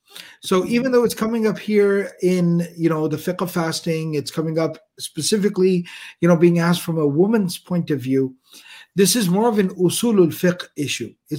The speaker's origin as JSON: {"language": "English", "region": "Texas", "country": "United States", "said": "I'm from Texas. Therefore, I have the correct pronunciation of things."}